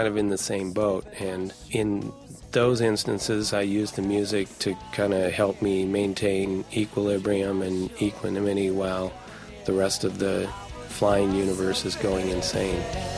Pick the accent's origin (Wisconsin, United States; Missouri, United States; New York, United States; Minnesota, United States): Minnesota, United States; Minneapolis; from Minneapolis, Minnesota.